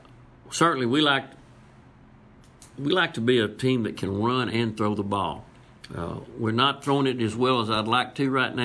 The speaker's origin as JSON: {"language": "English", "town": "Beeville", "region": "Texas", "country": "United States", "tie": "born there", "said": "I was born in August 67 years ago, and I'm pretty sure in Beeville, Texas, it was 106 that day, you know."}